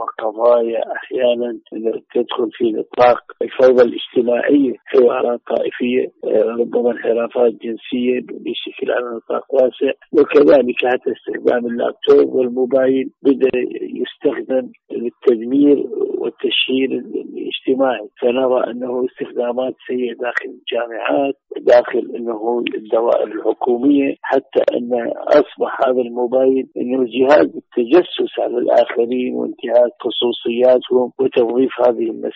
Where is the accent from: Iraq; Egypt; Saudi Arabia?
Iraq; وكما حدث عندنا بالعراق وبوقت مبكر